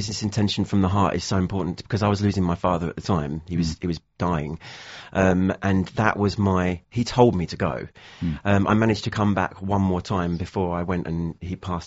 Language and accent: English; Herne Bay, South East England, United Kingdom; when I was growing up in Herne Bay, I wanted to write music and I wanted to record, but I didn't know where to go.